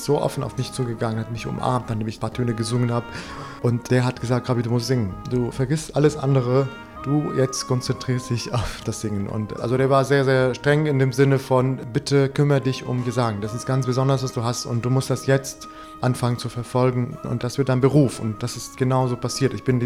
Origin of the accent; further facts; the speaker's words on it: Lebanon; born there; German is a second language; Genau, ich bin ja im Krieg geboren. Also 82 war mitten noch im Bürgerkrieg im Libanon.